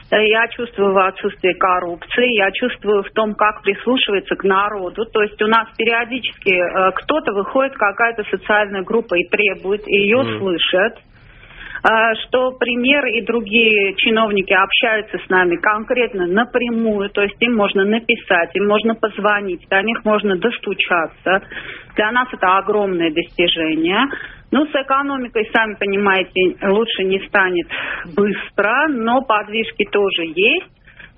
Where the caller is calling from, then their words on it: Armenia; Нет, не Беларусь, это я из Армении звоню.